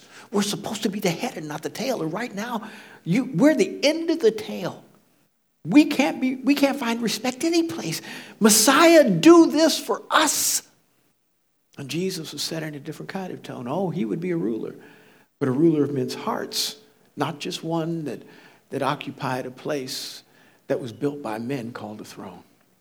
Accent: Leawood, Kansas, United States; I grew up in Kansas. Kansas City specifically. Go Chiefs. Sorry, Patriot fans. Not really. And my parents moved us from the hood in 1966. I was 5 years old. And brought us to the suburbs. In 66 in Leawood, Kansas, the place at which I was brought up

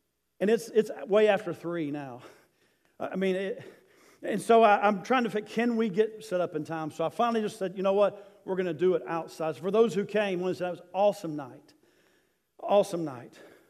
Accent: Tennessee, United States; I'm from East Tennessee, that's where my family's from, 4 generations back.

